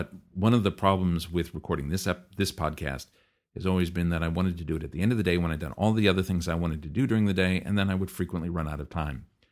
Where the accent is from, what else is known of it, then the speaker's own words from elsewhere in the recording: New Zealand; I cannot have a Google Voice number as a New Zealander.